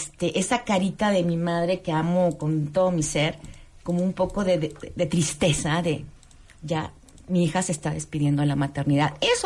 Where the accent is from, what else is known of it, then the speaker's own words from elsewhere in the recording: Mexico; Esa es mi historia, soy mexicana, en una cultura latina, pues, machista en ese sentido.